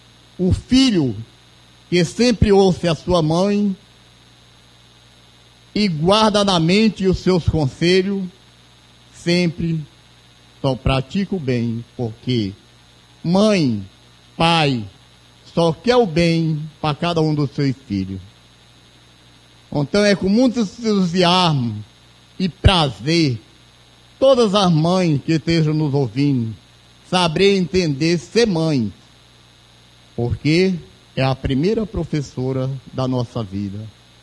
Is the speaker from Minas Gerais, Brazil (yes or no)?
no; Guadalupe, Piauí, Brazil; eu tenho entusiasmo de dizer que sou católico, que sou guadalupense e que sou piauiense.